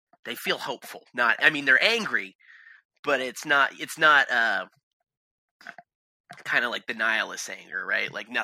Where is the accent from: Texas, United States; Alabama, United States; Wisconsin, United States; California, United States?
Alabama, United States; A lot of people only remember up here, only remember that I'm from Alabama